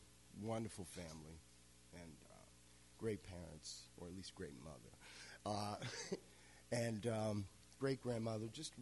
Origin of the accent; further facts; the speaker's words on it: Florida, United States; So as I was growing, in my late teens, growing up in Florida in the 80s was very difficult